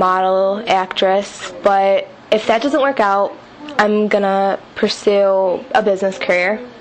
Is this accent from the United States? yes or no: yes; Waterville, Ohio, United States; I am 19 years old, and I'm from Waterville, Ohio.